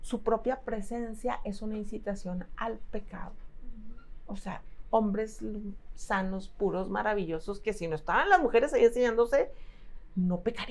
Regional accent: Jalisco, Mexico; yo soy de Jalisco, Colima es muy cercano

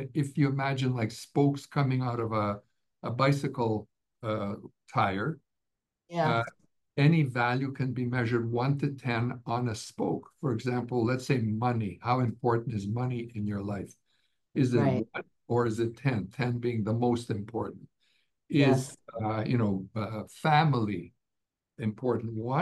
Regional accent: Canada; born there

